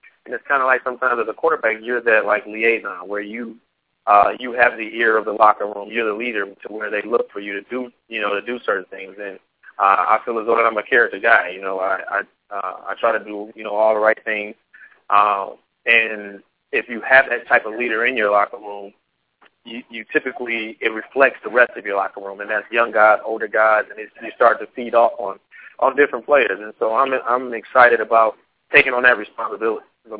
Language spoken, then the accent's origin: English; Orlando, Florida, United States; I'm from Orlando, actually, with my family.